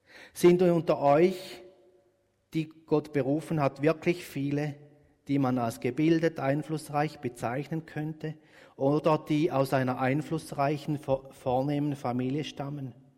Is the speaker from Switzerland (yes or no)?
yes; Switzerland; Als Schweizer haben wir ja ein bisschen die verinnerlichte Kultur: nicht gemotzt ist genug gelobt.